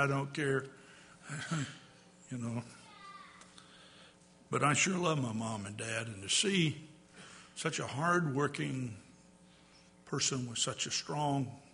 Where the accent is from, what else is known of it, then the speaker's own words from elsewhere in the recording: Texas, United States; He said, well, you probably in Texas, because I grew up in Texas, you probably spent a lot of time out in the heat.